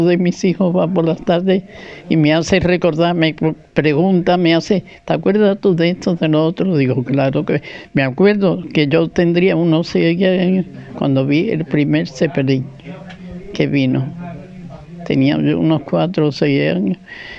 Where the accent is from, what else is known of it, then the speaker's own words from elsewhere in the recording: Huelva, Andalusia, Spain; born there; Pues nací en Huelva, en la calle Ruiz Vélez.